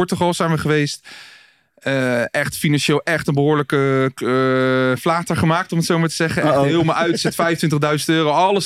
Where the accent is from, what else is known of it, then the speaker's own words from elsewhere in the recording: The Hague, South Holland, Netherlands; Ja, dus ik kom uit Den Haag. Zal je waarschijnlijk ook wel horen.